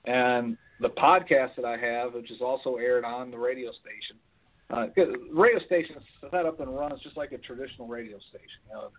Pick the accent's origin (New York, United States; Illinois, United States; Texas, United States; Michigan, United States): Michigan, United States; moved away as an adult; now in Baltimore, United States; Originally, I'm from Michigan. Joined the military straight out of high school, and somehow I ended up over in Baltimore, Maryland. That was in 2001, and we just kind of stuck here.